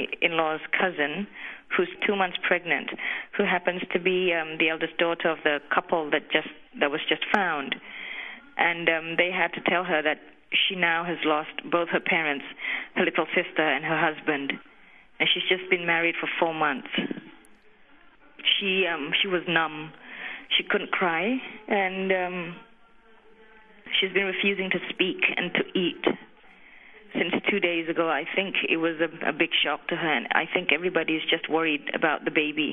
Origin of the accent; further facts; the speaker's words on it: Indonesia; My sister is in Jakarta. I come from Indonesia.